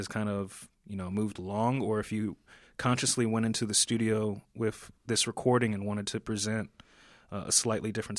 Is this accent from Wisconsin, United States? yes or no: no; Atlanta, Georgia, United States; who I grew up in Atlanta